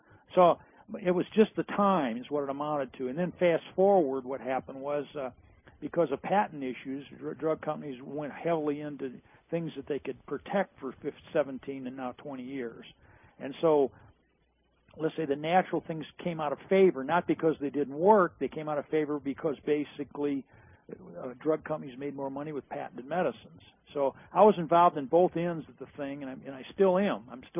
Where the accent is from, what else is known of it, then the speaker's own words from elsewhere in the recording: St. Louis, Missouri, United States; we're from the Midwest in St. Louis, which is probably, to talk about ivory tower and stuffy, man, oh man.